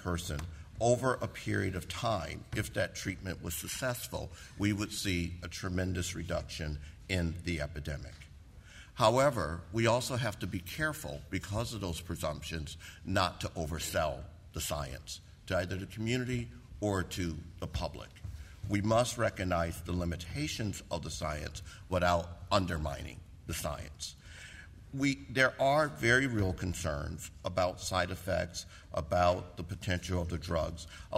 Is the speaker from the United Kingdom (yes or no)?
no; United States; I come from the United States.